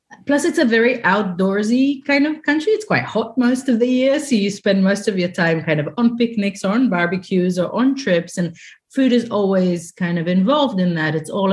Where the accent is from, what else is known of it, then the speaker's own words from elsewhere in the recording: Haifa District, Israel; when we were in Haifa, which is kind of where I grew up, actually, I grew up just outside of Haifa in a little kind of village.